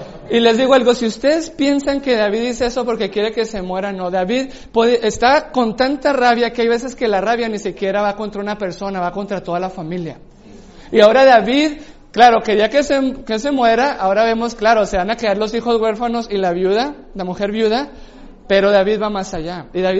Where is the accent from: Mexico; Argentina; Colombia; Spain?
Mexico; yo digo así como mexicano.